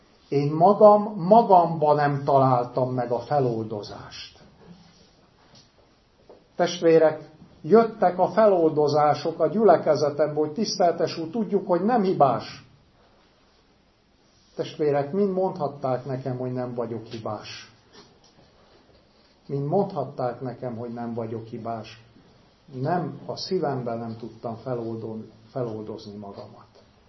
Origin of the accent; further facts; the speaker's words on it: Cluj County, Romania; Innen 25 kilométerre nőttem fel, Bánfi Hunyad fele, egy 1100 lelkes magyar faluba, tiszta magyar, tiszta református falu volt